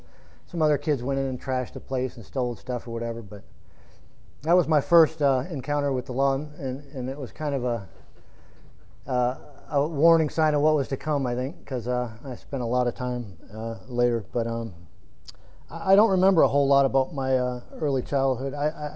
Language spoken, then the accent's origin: English; Michigan, United States; I was born in Upper Michigan, a small town, little paper mill town.